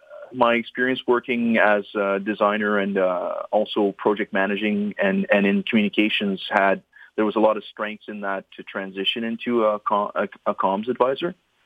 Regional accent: Sturgeon Falls, Ontario, Canada; also born or lived in Ottawa; I'm originally from Sturgeon Falls, which is a small town in northern Ontario. Like many, I think... I left my small town to go study in one of the bigger and larger centers in Ontario.

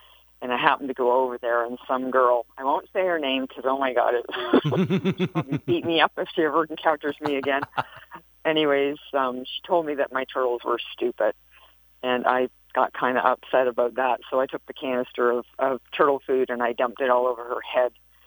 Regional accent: Toronto, Ontario, Canada; now in Bancroft, Canada; I'm actually based in Bancroft, but originally I'm from Toronto. We were moved up here permanently approximately 3 years ago.

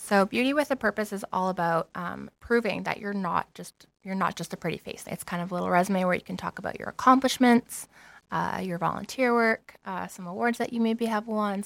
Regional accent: Petawawa, Ontario, Canada; cause I didn't grow up in Northern Ontario. I grew up in Petawawa, Ontario.

